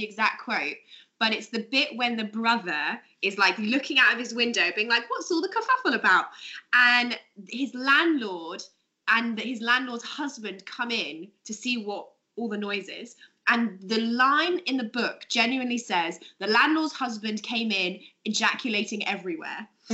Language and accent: English; London, United Kingdom; And now I live in London and I grew up in London.